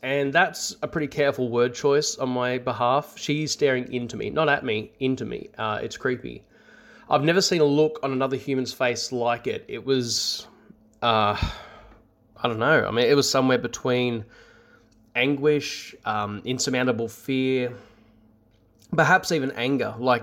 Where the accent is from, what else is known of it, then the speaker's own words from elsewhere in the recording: Australia; As you've probably worked out, I'm Australian